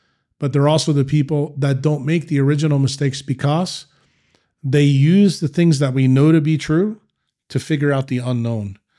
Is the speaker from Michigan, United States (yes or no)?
no; New York, United States; because I told you the story with me growing up in New York.